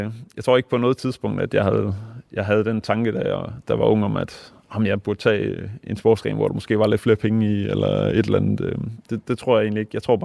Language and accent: Danish; Lystrup, Central Denmark Region, Denmark; spillede ude i Lystrup, hvor jeg voksede op, til jeg var ja, 12-13 år